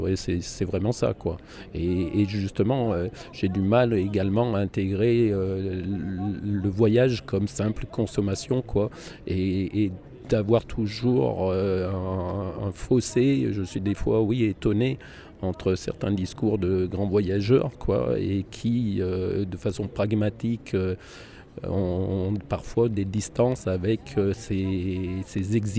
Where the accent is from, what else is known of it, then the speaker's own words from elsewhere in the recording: Albertville, Auvergne-Rhône-Alpes, France; moi je suis d'Albertville